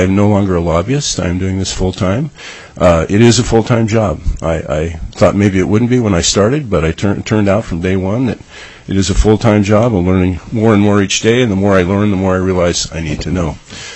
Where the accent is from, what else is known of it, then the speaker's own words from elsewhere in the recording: Fairbanks, Alaska, United States; born there; also born or lived in Anchorage; I was born in Fairbanks.